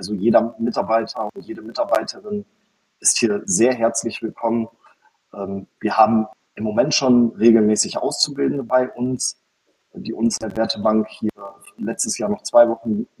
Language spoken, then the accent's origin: German; Senden, North Rhine-Westphalia, Germany; komme aus Senden. Das ist hier in der Nähe von Münster, 15 Kilometer weit entfernt. Habe vorher 10 Jahre in Münster gewohnt, bin aber in Senden aufgewachsen, also so ein bisschen back to the roots.